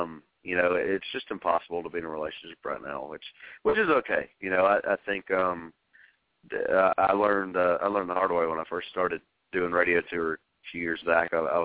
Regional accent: Tullahoma, Tennessee, United States; I grew up in Tullahoma, Tennessee, which is about an hour south of Nashville.

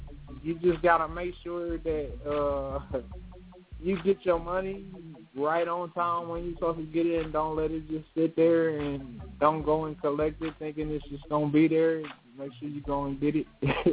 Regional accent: Kansas City, Missouri, United States; I'm from Kansas City, Missouri.

